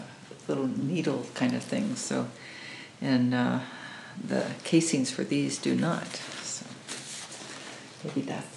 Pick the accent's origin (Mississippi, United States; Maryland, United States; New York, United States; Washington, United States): Washington, United States; Spokane; When I was growing up in Spokane, they were called chestnuts.